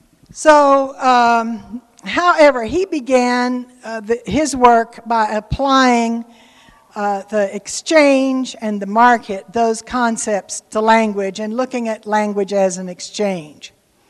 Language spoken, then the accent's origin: English; Corpus Christi, Texas, United States; also born or lived in Dallas; I was born in Corpus Christi, Texas. So I'm a hometown girl here, almost. I went to school at Hockaday in Dallas. I'm basically a Texan who has taken a really long journey elsewhere.